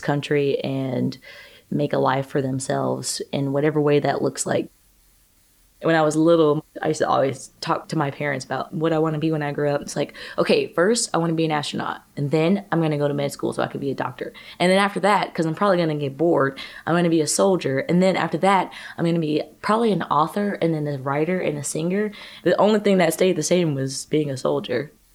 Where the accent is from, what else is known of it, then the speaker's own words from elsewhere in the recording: Greenwood, Mississippi, United States; I grew up in the South, so I was primed for it. I grew up in Greenwood, Mississippi. It's in the Mississippi Delta.